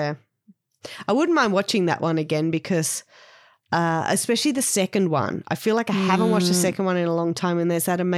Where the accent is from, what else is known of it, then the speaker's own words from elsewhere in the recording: Sydney, New South Wales, Australia; I come from Sydney, New South Wales.